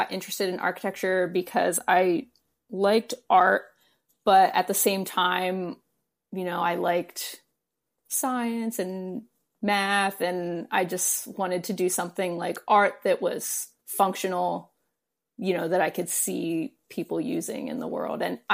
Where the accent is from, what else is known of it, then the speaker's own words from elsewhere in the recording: New Jersey, United States; I grew up in South Jersey, so it's like an hour away.